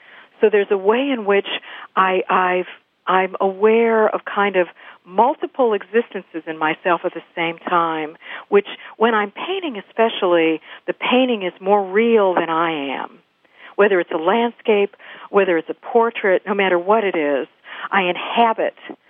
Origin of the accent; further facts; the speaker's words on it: Midwest, United States; I'm a Midwesterner, but just having been here for the last 5 years